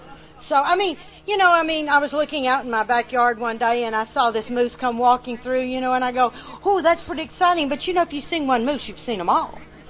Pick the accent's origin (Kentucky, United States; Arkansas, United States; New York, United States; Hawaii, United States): Arkansas, United States; Now, I'm from Arkansas. We don't have that kind of snow.